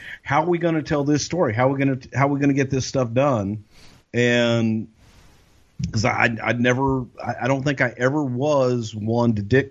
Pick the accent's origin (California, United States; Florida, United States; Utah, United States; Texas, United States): Texas, United States; And unless I grew up in Texas, man, all my buddies are you, basically.